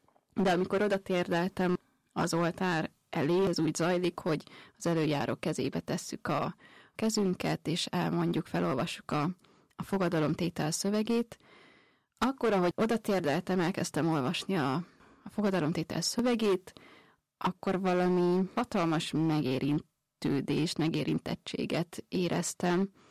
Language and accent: Hungarian; Kőszeg, Vas, Hungary; Köszegről származom.